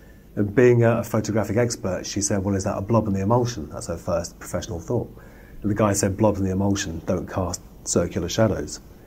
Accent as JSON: {"language": "English", "region": "London", "country": "United Kingdom", "tie": "born or raised there", "also_born_or_lived": "Glasgow", "said": "because my parents split up when I was six and we moved down from Glasgow to London"}